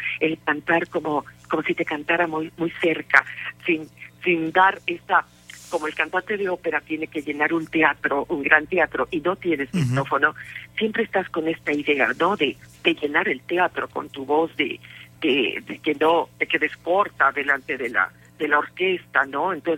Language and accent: Spanish; Querétaro, Mexico; now in Italy; aquí en mi Querétaro, que para mí es mi tierra querida, y aún estando viviendo en Italia ya por 20 años